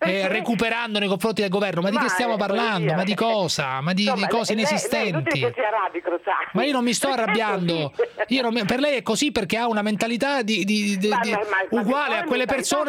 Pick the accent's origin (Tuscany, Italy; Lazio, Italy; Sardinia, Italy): Lazio, Italy; Rome; io sono romano, Fiorella, io sono romano